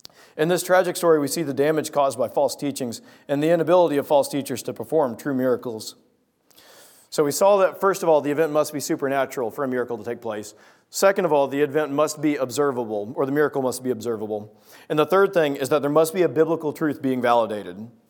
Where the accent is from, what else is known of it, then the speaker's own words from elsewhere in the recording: Southern US, United States; I grew up in the South, and in some areas of the South, superstition is very much a real thing.